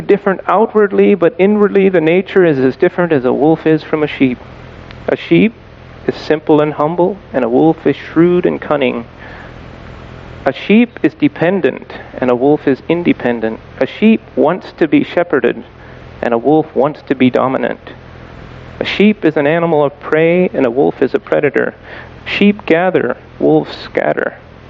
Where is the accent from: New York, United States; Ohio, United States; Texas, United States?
Ohio, United States; When I grew up in Ohio, and sadly, a lot of the young boys that grew up in the community, which it's a very big community